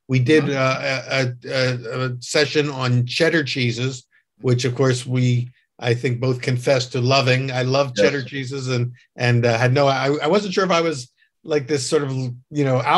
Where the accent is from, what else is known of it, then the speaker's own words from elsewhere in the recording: United States; And of course, and as an American, I always have called it Gouda